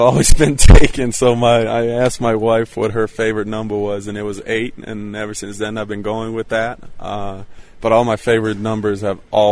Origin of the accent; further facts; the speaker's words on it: Sweden; There's a lot of hockey growing up in Sweden.